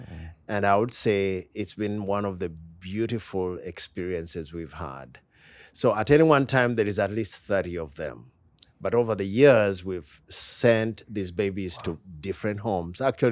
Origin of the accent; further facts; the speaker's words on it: Uganda; So that is a very big, outside church in Uganda. It's about 30%.